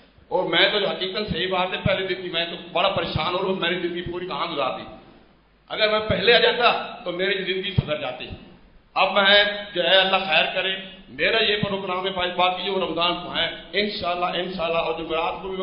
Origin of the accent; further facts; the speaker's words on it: Faisalabad, Punjab, Pakistan; میں فیصل آباد سے آیا ہوں جی